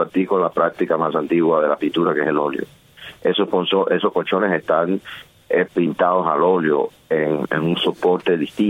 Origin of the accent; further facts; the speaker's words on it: Cuba; moved away; also born or lived in Europe; Bueno, yo la verdad es que yo no salí directamente de Cuba para los Estados Unidos.